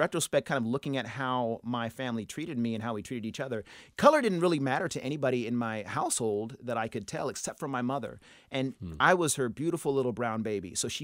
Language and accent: English; Santa Ana, California, United States; You know, I grew up in Santa Ana, California, about an hour south of Los Angeles.